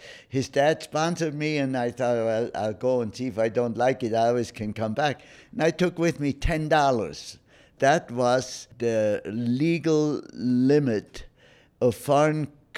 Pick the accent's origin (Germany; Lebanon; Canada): Germany; Oberstdorfen, Bavaria; English is a second language; now in United States; I had a haircut in my hometown of Oberstdorfen